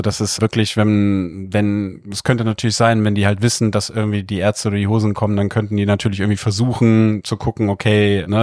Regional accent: Cologne, North Rhine-Westphalia, Germany; man kommt so als Kölner, ne, also so gerade wir hier in Köln

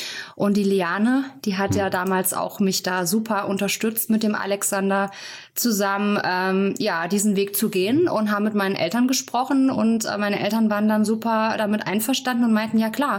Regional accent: Burghaun, Hesse, Germany; also born or lived in Fulda; ich bin ein Burkauner Mädchen und bin dort auch aufgewachsen. Meine Eltern haben dort ein Haus gekauft.

